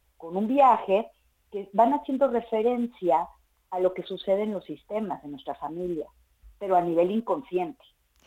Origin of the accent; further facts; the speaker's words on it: Mexico; Sí, yo soy mexicana y viajo mucho entre México y España.